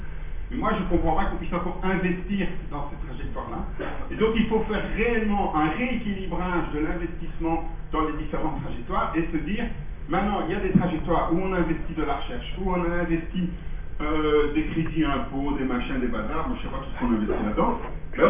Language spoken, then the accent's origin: French; Belgium; je, en tant que Belge, un peu gêné